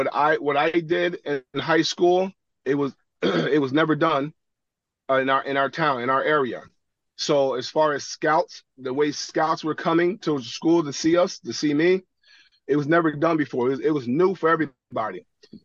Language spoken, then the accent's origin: English; Hudson, New York, United States; we grew up in Hudson. So yeah, Hudson, Ichabod Crane, Chatham, and all these little towns around us.